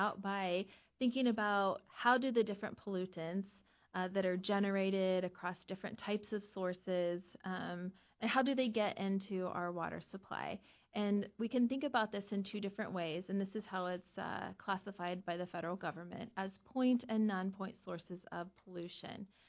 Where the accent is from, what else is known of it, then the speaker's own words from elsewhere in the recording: El Dorado, Kansas, United States; So I'm from El Dorado, Kansas. It's a fairly small town outside of Wichita, and just grew up in the country.